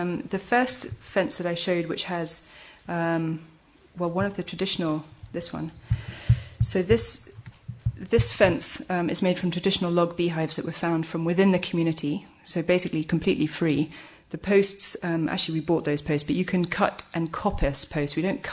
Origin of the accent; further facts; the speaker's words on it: Lesotho; I was brought up in Lesotho, as I said, and both my parents were teachers.